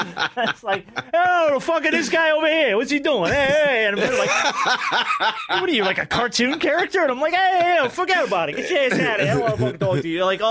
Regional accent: New Jersey, United States; I would do that all the time because I grew up in New Jersey.

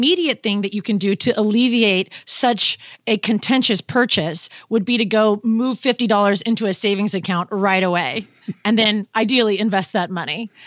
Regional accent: Pacific Northwest, United States; The Seahawks, where I'm from the Pacific Northwest, they were playing the Saints

